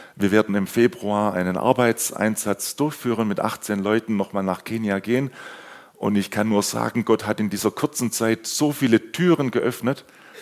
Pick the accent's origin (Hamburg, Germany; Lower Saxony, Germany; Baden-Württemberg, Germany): Baden-Württemberg, Germany; Sulz am Neckar; now in Ihringen, Germany; Geboren und aufgewachsen bin ich hier in Sulz am Neckar, nicht so weit weg von hier. Und seit 3,5 Jahren sind meine Frau und ich mit unseren 4 Kindern in Ihringen.